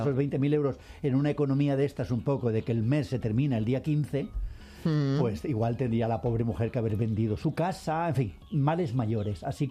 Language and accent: Spanish; Spain; como ciudadano, como español